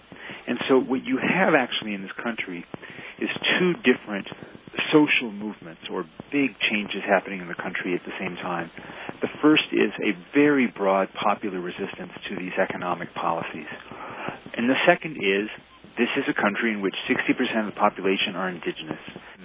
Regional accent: California, United States; I'm an American. I'm from California.

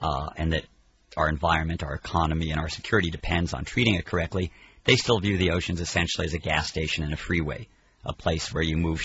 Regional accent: California, United States; now in Washington, D.C., United States; I'm a Californian in exile.

